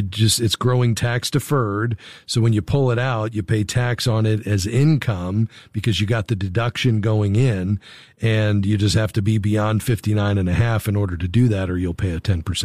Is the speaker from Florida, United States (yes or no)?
yes; Fort Lauderdale, Florida, United States; Well, let's head to Fort Lauderdale, Florida, my hometown.